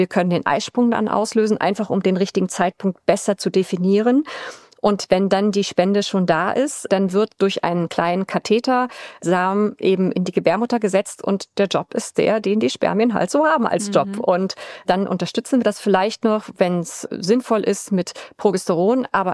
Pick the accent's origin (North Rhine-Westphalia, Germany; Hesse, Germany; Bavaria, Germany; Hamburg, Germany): Hamburg, Germany; Also ich komme aus Hamburg